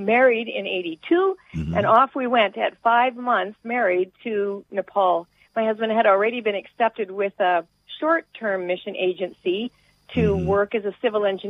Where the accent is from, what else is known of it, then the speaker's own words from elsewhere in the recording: Alberta, Canada; But I grew up in Alberta on the prairies, so I was a landlubber girl through and through.